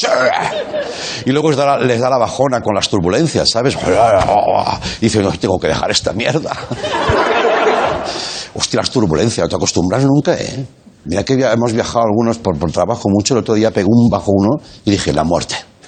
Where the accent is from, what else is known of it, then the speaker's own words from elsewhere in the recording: Catalonia, Spain; Sexo al aire libre, como somos los catalanes, ¿eh?